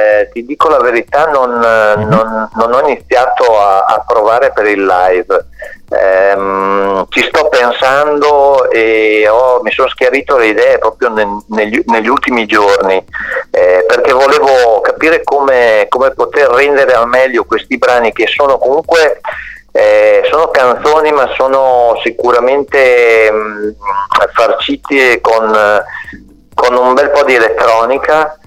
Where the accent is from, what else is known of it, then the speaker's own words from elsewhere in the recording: Ferrara, Emilia-Romagna, Italy; io sono di Ferrara